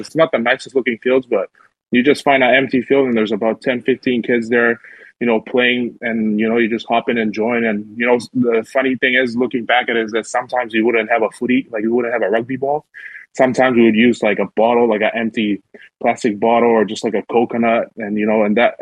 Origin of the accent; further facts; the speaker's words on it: Tonga; Union was what was big during my time in Tonga.